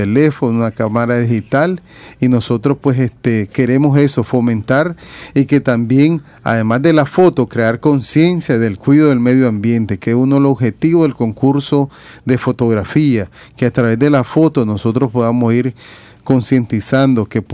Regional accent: Nicaragua; cómo somos los nicaragüenses, muy acogedores.

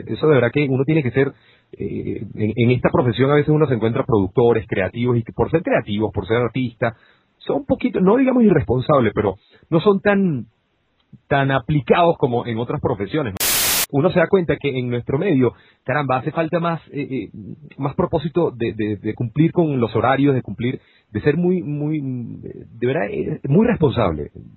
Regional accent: Venezuela; accent: Venezuelan; esta persona habla muy venezolano y hablo venezolano y me encantaría siempre tener mi acento venezolano

